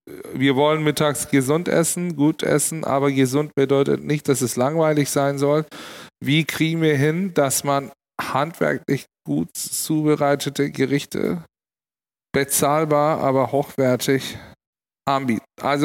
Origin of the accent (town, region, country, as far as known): Istanbul, Turkey; born or raised there